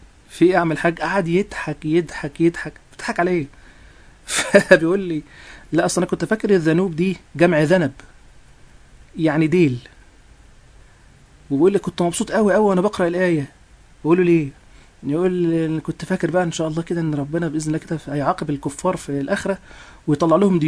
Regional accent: Egypt; احنا في لغتنا الدارجه عندنا في مصر

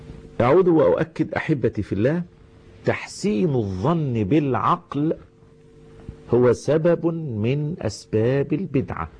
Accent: Egypt; عندنا في مصر في حدود بلادنا؟

